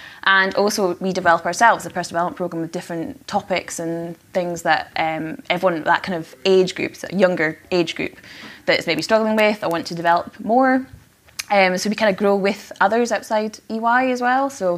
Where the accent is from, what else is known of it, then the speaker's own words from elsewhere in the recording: Orkney, Scotland, United Kingdom; So I'm originally from Orkney, although you might be deceived my accent because I don't have the accent at all.